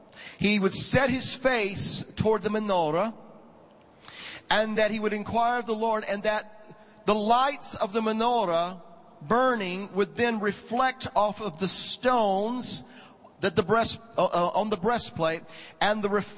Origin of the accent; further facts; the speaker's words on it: the South, United States; I'm from the South, I can say that.